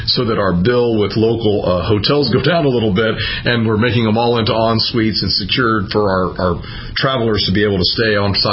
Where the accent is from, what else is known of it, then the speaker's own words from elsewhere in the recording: Oklahoma, United States; born there; So let me begin with, I was born in Oklahoma, and now I'm running a company in Oklahoma. It's serendipity.